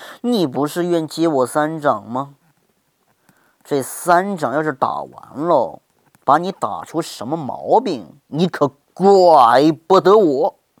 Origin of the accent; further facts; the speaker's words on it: Dujiangyan, Sichuan, China; 我是来自于四川省成都市都江堰的，